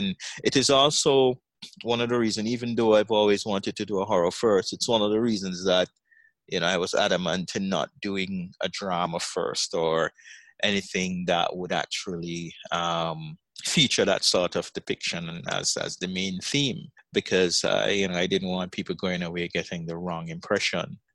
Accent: Jamaica; as a Jamaican, I may not be able to enter, but foreigners can.

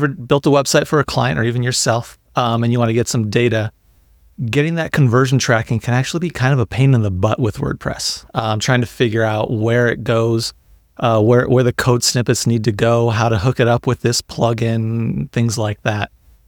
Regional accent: United States; let me reevaluate this thing as an American

